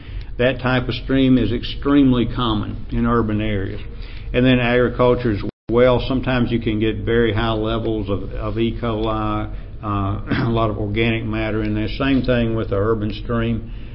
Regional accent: Appalachia, United States; accent: Appalachian; With my Appalachian accent, I'm not going to try to pronounce

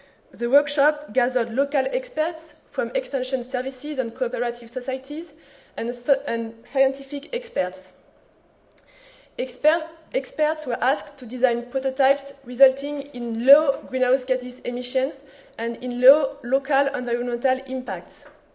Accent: France; English is a second language; I am also from France

